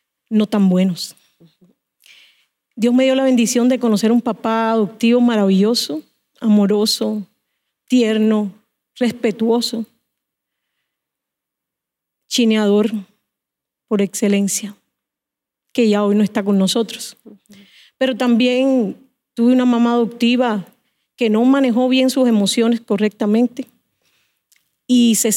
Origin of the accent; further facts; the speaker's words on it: Matanzas, Cuba; Nací en Cuba, en la provincia de Matanzas, junto a 7 hermanos y mi mamá. Vivíamos en condiciones de pobreza extrema.